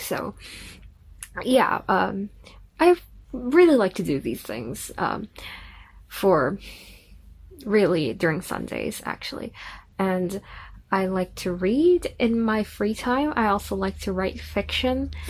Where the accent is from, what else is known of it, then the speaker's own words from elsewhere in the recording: Hong Kong; I was born and raised in Hong Kong, like my parents. So I've been living in Hong Kong for my whole life, and I've moved around the city for a bit, but I haven't really lived outside of Hong Kong